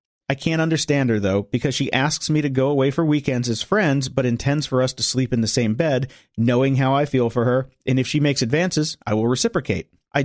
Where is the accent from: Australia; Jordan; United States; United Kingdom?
Australia; Gold Coast, Queensland; I'm from the Gold Coast in Australia.